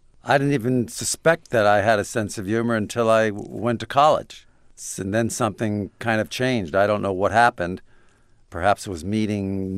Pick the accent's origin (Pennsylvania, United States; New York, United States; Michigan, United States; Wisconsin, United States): New York, United States; Brooklyn; I grew up in Brooklyn in in Sheepshead Bay. I lived right under the Belt Parkway